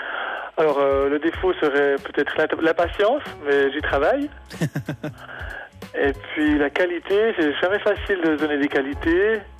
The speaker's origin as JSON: {"language": "French", "region": "Jura", "country": "Switzerland", "lives_now": "La Chaux-de-Fonds, Switzerland", "said": "donc j'habite la Chaux-de-Fonds, la Chaux. Je suis né dans les Franches-Montagnes, donc je suis jurassien d'origine, et c'est très important pour moi."}